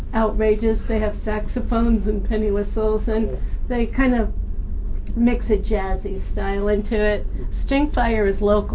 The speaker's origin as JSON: {"language": "English", "region": "East Coast", "country": "United States", "tie": "born or raised there", "also_born_or_lived": "San Francisco / Iowa", "said": "I grew up on the East Coast, very close to New York. I came of age in San Francisco."}